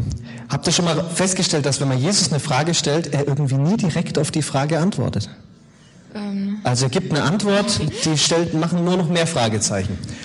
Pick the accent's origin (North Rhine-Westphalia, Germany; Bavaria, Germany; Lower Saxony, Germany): Bavaria, Germany; Fürth; ich bin eigentlich kein Franke, ich komme aus Fürth, aber meine Eltern sind nicht deutsch